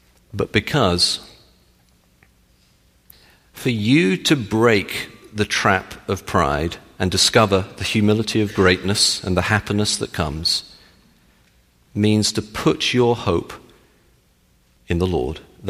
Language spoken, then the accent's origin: English; England, United Kingdom; I probably not, I'm British, so.